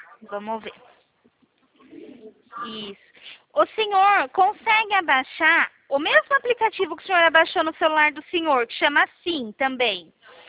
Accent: Araras, São Paulo, Brazil; Eu sou aqui de Araras.

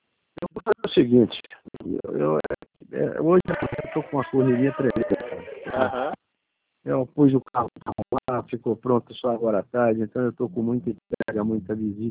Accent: Ribeirão Preto, São Paulo, Brazil; Sou de Ribeirão.

